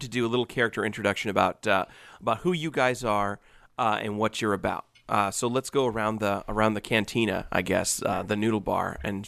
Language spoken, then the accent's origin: English; Ohio, United States; I'm from Northwest Ohio